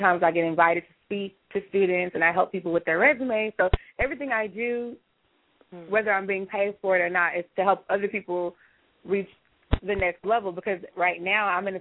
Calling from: Houston, Texas, United States; It's my first time tuning in. I'm calling from Houston

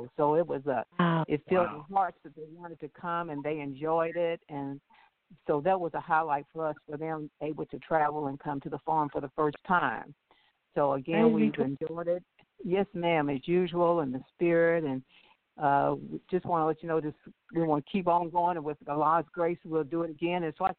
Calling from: Louisville, Kentucky, United States; As-salamu alaykum. This is … from Louisville.

